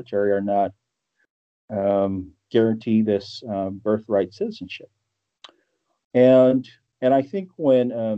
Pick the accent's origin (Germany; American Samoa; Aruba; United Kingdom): American Samoa; And from Auto American Samoa, born and raised in American Samoa.